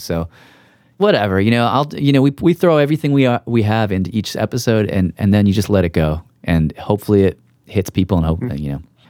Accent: United States; And I felt like I should, just as an American citizen.

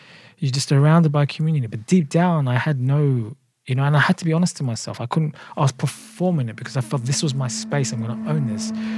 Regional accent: Australia; my own upbringing as a young person of color growing up in Australia with ethnic parent

